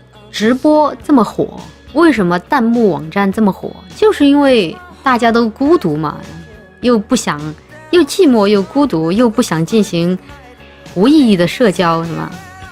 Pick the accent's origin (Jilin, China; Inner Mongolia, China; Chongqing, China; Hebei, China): Chongqing, China; accent: Chongqing dialect; 就是我们重庆话里面就方言嘛